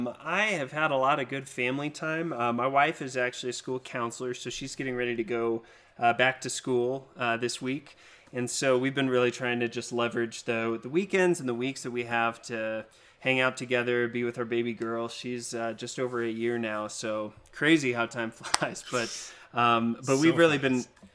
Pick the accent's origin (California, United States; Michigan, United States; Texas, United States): Texas, United States; I mean, I grew up in Texas, and I came out here for summer camp once a year.